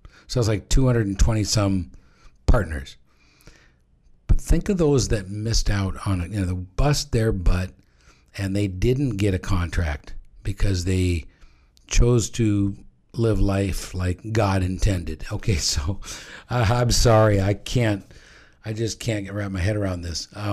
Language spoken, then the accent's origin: English; Fairbanks, Alaska, United States; I'm from Fairbanks, Alaska. I grew up here, you know.